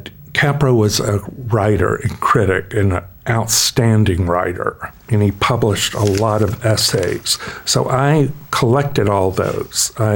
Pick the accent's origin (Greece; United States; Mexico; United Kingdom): United States; the South; I grew up in the South, and art was a form of freedom for me.